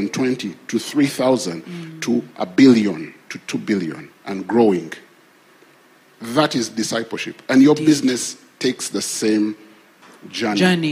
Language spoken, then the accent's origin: English; Kenya; I grew up in Kenya.